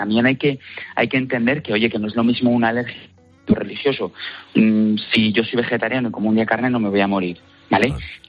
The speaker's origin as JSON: {"language": "Spanish", "town": "Valencia", "region": "Valencian Community", "country": "Spain", "said": "Oye, por ejemplo, nosotros somos de Valencia y, pues oye, hay muchísima fruta de temporada que hay que intentar aprovechar."}